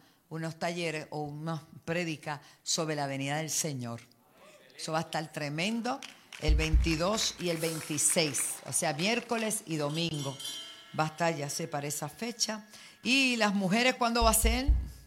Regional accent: Bayamón, Puerto Rico; que somos de Bayamón

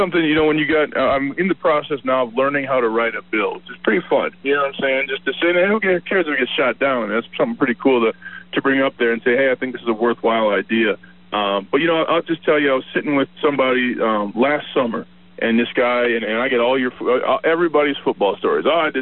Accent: Colorado, United States; We're going to talk Broncos football a little bit because we're both from Colorado.

